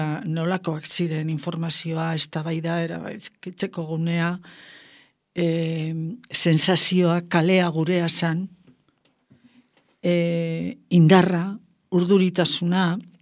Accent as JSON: {"language": "Basque", "region": "Basque Country", "country": "Spain", "said": "naiz eta Bizkaian, ni Bizkaikoa naiz eta Bizkaian"}